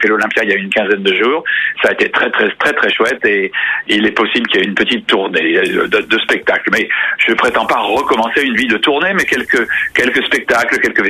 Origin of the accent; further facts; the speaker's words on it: Madagascar; born there; also born or lived in Saint-Pierre-et-Miquelon; moi je suis né dans une île, mon père était insulaire, mon père était corse. Je suis né à Madagascar, j'ai vécu dans une petite île à Saint-Pierre-et-Miquelon pendant 5 ou 6 ans quand j'étais petit.